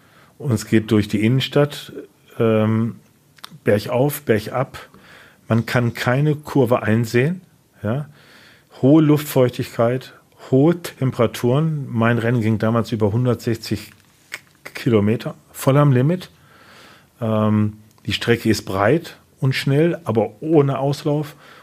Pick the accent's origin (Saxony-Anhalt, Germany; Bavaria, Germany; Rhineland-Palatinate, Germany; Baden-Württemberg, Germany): Rhineland-Palatinate, Germany; Ich bin am Nürburgring groß geworden.